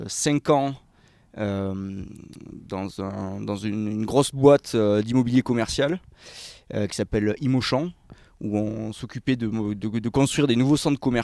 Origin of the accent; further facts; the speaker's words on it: Avignon, Provence-Alpes-Côte d'Azur, France; also born or lived in Paris; now in Las Vegas, United States; Alors moi, je suis d'Avignon. Mais j'ai vécu principalement à Paris et un peu à l'étranger.